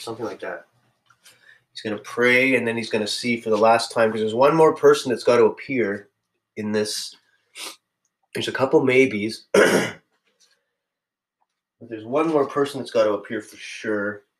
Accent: Australia; Good old Australia. I guess I'm still an Aussie at heart. I'm antipodean, as they say.

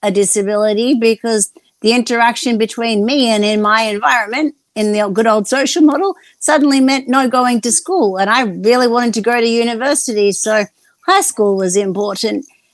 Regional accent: Australia; And isn't that just what life is about as an Aussie, supporting each other?

